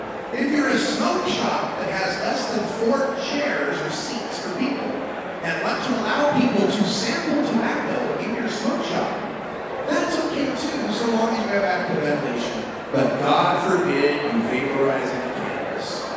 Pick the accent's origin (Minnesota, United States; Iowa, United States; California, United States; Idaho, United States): Idaho, United States; Boise; I'm from Boise originally, and I know his laws are really strict.